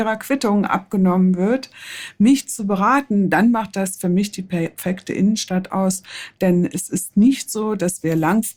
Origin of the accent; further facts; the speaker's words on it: Hesse, Germany; in meiner Heimat Waldeck in Gorbach